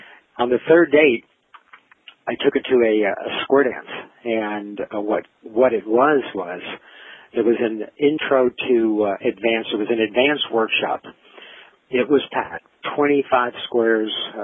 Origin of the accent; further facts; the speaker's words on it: Long Island, New York, United States; now in Tennessee, United States; Long Island.